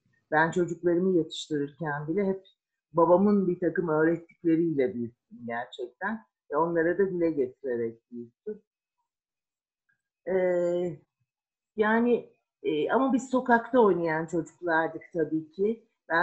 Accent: Ankara, Turkey; Ya hep Ankara'da yaşadım yani. Tam bir apartman çocuğuyum ben. Maltepe'de çocukluğum geçti. Gençliğim Emek. Ondan sonraki tüm yaşamımda Çayyolu.

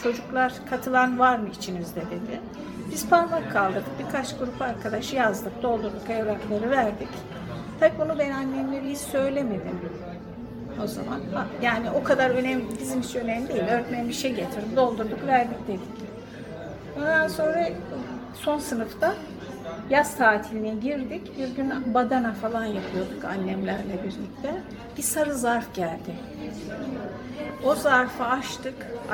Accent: Kars, Turkey; Şimdi biz aslında Kars kökenliyiz. Yani babamız Karslı. Kars'ın bir ilçesinde dünyaya gelmişim ben. Tam 6 kardeşiz.

